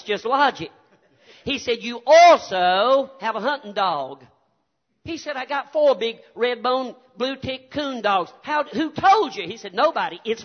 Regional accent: the South, United States; I'm happy to be here because, number one, I'm a Southerner. I'm a Southerner by birth, and I'm a Southerner by doctrine.

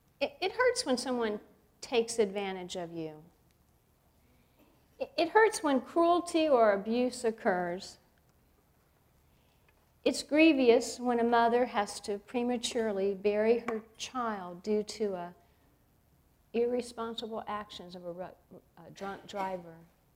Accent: Savannah, Georgia, United States; I told you I was a Southern girl. I grew up in Savannah. And down in Savannah, we're right on the coastline.

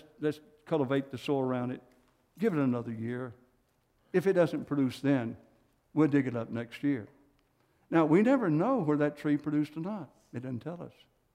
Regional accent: United States; I'm from Johnson County, from the sticks. I've been a farm boy raised up.

